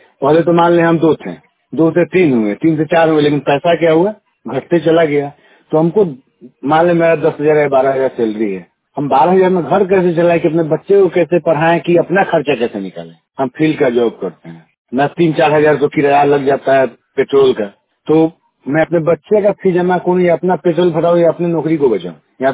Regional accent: Sonpur, Bihar, India; मैं सोनपुर का ही रहने वाला हूँ।

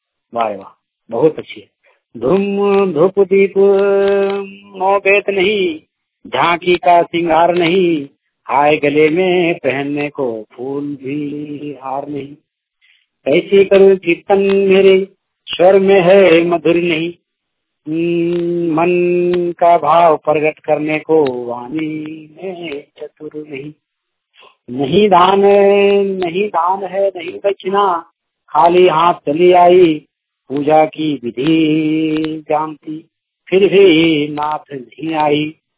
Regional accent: Karma, Jharkhand, India; ग्राम करमा संग्रह के प्रखंड डुमरी जिला गिरिडीह का रहने वाला हूँ।

